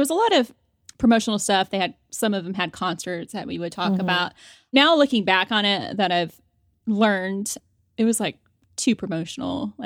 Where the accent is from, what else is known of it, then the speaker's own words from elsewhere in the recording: San Antonio, Texas, United States; I grew up near San Antonio, so we would go to Spurs games and watch all the games.